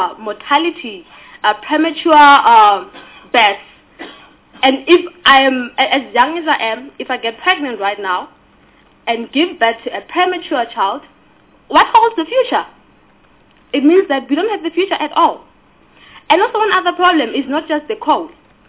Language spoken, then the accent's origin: English; Emalahleni, Mpumalanga, South Africa; I come from the Highveld region, actually, Emalahleni to be exact, in Mpumalanga